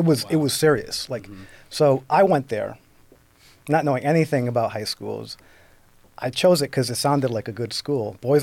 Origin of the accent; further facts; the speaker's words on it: Brooklyn, New York, United States; Growing up in New York, it was like, watch out. I grew up in a very tough neighborhood. East New York was considered, still is, the murder capital of New York, right?